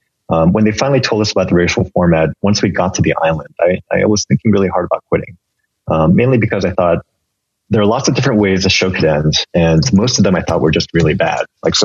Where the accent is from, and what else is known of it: San Francisco, California, United States